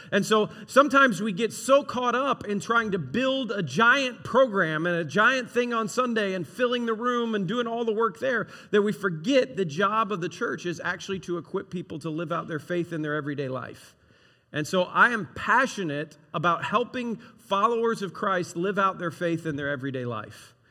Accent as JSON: {"language": "English", "region": "the South", "country": "United States", "said": "I'm from the South."}